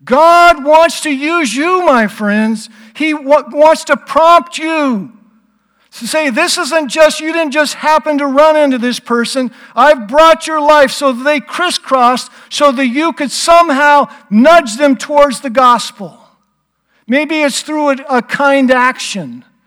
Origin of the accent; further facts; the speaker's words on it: California, United States; because I grew up in California and I have hardly ever been back there to my hometown.